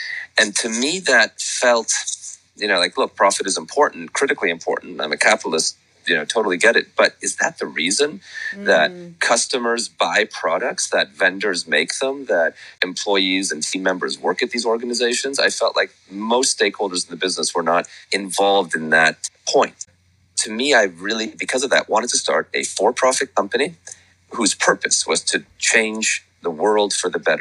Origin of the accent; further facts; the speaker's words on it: Budapest, Hungary; when I was born in Budapest, and back then, you know, Hungary was still communist.